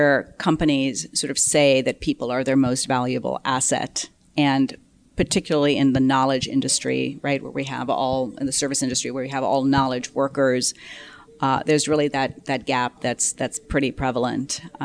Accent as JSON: {"language": "English", "region": "Lagos", "country": "Nigeria", "tie": "born or raised there", "also_born_or_lived": "Mumbai, India / England", "said": "So I was born in Bombay, India, and moved to Nigeria in Lagos when I was very young. I was about a year and a half, 2 years old. I spent elementary years there, went to boarding school in England"}